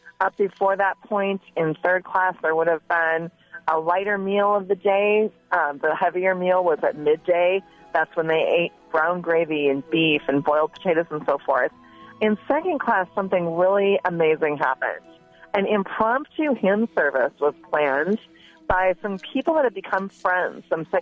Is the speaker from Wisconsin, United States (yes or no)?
yes; Merrill, Wisconsin, United States; Well, my hometown area, there was a man from there who made popcorn while he was at home. You know, that was his job in Merrill, Wisconsin, and throughout central Wisconsin.